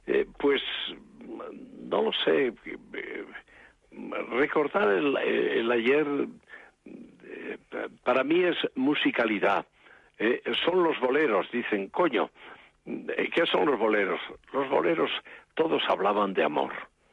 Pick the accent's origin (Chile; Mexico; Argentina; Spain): Spain; Asturias; Asturias es mi tierra, son mis raíces, ahí tengo enterrados a mis padres